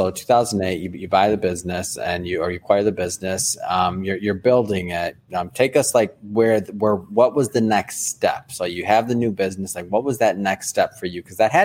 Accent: Michigan, United States; And I'm from the Midwest too. So from Michigan.

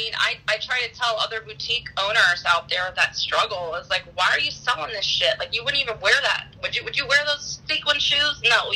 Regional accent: Daytona Beach, Florida, United States; also born or lived in Wisconsin / California; I, like I said, I grew up in Daytona Beach. I went to college. I mean, I've kind of been all over the place. Went to college in Wisconsin.

